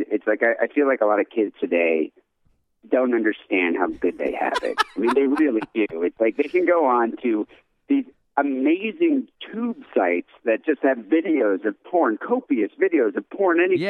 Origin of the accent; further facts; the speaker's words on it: Michigan, United States; I grew up in Michigan, like outside of Detroit.